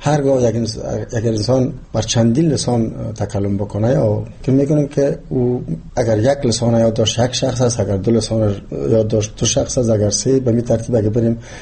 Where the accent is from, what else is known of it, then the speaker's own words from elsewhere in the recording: Jalalabad, Nangarhar, Afghanistan; born there; اگر من خودم یک تاجیک و کس پنشیر، پدر مادرم از پنشیر است، ولی من در جلال‌آباد تولد شدم. ولی من افتخار میکنم هر دوی زبان بر من زبان مادریم است.